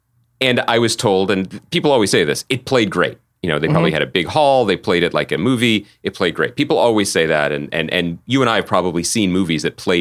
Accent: Pennsylvania, United States; when I was a young boy growing up outside of Philadelphia, reading TV Guide magazine on the couch

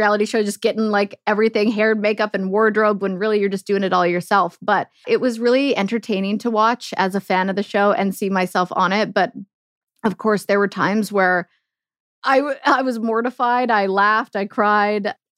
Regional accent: Canada; living the dream as a Canadian

